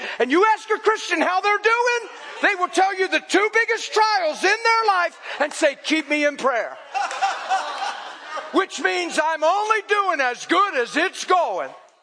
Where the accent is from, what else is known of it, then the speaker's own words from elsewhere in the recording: East Coast, United States; Oh, I'm in California. I got you. No, I got you. I'm from the East Coast.